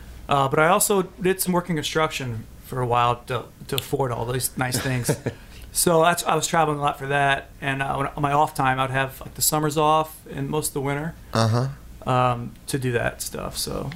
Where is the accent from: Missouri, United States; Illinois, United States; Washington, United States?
Missouri, United States; Deloge; I grew up in a small town in southeast Missouri called Deloge. It's an old lead mining town.